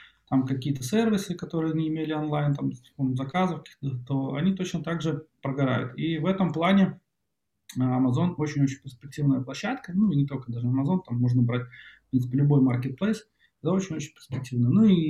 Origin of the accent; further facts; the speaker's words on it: Belarus; now in Kyiv, Ukraine; Я белорус, но так вот волей судьбы оказался в Киеве. Но я сейчас на две страны живу